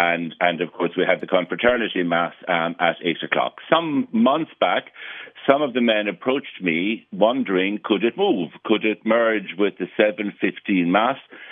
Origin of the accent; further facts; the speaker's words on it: Limerick, Munster, Ireland; So it was a huge phenomenon in Limerick in my growing up. I'm from Limerick myself.